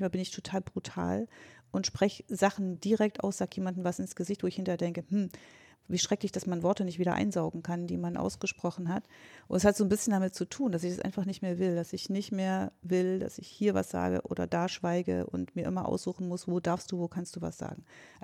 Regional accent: Gotha, Thuringia, Germany; ich bin nicht auf dem Dorf aufgewachsen, sondern in einer Stadt. Das mag von Köln oder Berlin aussehen wie ein Dorf, es ist aber Gotha, hatte damals 60.000 Einwohner

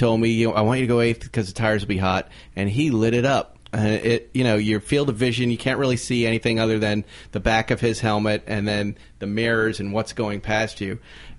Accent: Cape Cod, Massachusetts, United States; I mean, I grew up in Cape Cod, kind of Massachusetts, mm-hmm.

